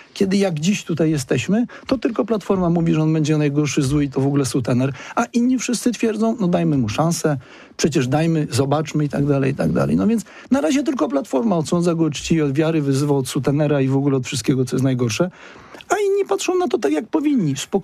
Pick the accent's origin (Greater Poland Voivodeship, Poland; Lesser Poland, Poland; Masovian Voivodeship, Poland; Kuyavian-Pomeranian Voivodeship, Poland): Greater Poland Voivodeship, Poland; Kalisz; jestem kaliszaninem, zresztą cała moja rodzina pochodzi z Kalisza